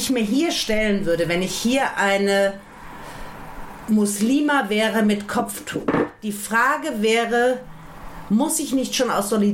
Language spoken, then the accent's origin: German; Frankfurt, Hesse, Germany; Ich bin ja keine Bayerin, ich bin ja Hessin. Mhm. Ich bin Frankfurter Mädchen